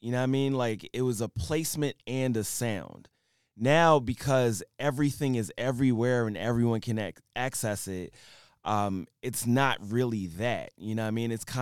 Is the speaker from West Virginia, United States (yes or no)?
no; Philadelphia, Pennsylvania, United States; I'm from Philly.